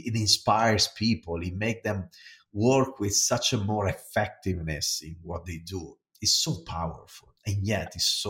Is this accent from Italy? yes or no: yes; Italy; English is a second language; moved away as an adult; now in United States; I came here from Italy and I bought a house in Minnesota when I was working at 3M